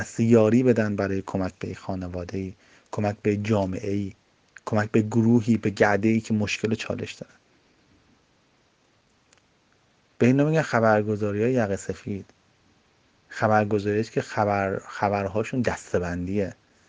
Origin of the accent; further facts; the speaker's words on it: Iran; ما بچه همین مملکتیم، همه ما ایرانی هستیم،